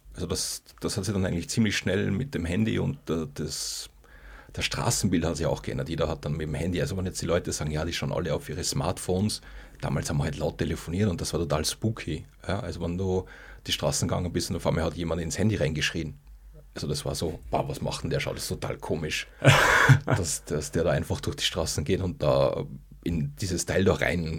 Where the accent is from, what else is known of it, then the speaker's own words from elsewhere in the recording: Salzburg, Austria; ich komme weg aus Salzburg